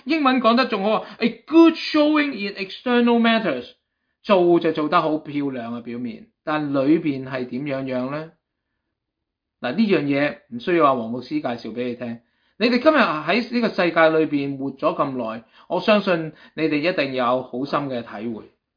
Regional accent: China

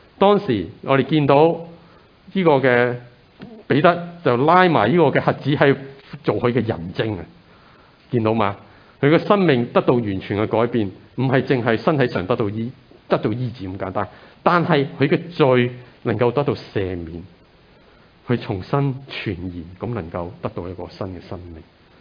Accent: China; 看到这个的我哋中國人啊，乜嘢都係神啊

